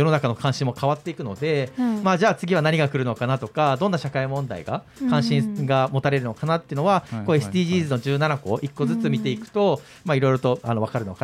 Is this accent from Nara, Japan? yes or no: no; Mashiki, Kumamoto, Japan; 僕は出身があの熊本県の益城町ってところが出身なんですけど